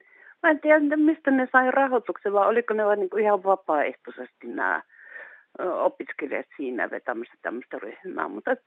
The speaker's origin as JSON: {"language": "Finnish", "region": "Eastern Finland", "country": "Finland", "said": "oon nyt, no en nyt 70, mutta reilusti yli 60. Mulla on semmoinen, mä oon Itä-Suomesta."}